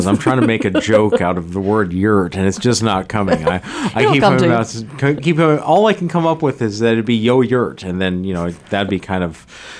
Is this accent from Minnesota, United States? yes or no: yes; Minnesota, United States; I hail from Minnesota, and I remember the Minnesota State Fair is one of the, you know, largest state fairs in the entire world.